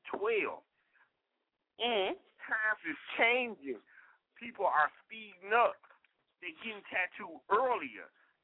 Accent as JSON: {"language": "English", "town": "Detroit", "region": "Michigan", "country": "United States", "said": "Come on now, I'm from the north. I'm from Michigan. I'm from Detroit."}